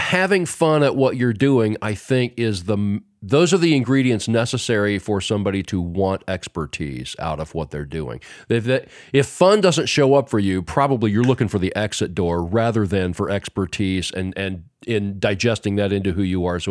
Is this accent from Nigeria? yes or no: no; Muncie, Indiana, United States; When I grew up here in Muncie, right?